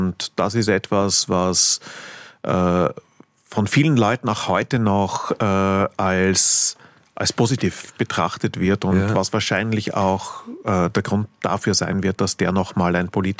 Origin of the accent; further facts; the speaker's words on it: Vienna, Austria; in Wien, wo ich herkomme